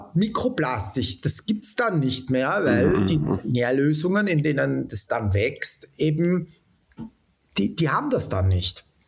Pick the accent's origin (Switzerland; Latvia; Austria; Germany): Austria; bin da aber als Österreicher